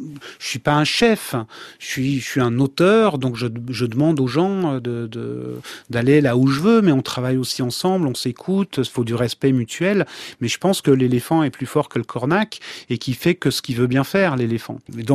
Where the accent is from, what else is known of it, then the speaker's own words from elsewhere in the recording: Wallonia, Belgium; quand j'étais jeune, en Wallonie, on n'avait pas envie d'apprendre le flamand.